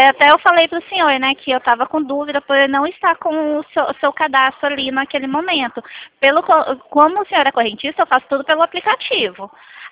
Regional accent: São Paulo, Brazil; eu sou do interior de São Paulo.

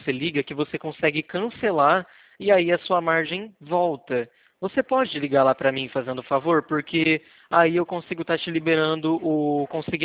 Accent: Araçatuba, São Paulo, Brazil; Eu sou daqui de Araçatuba, tá?

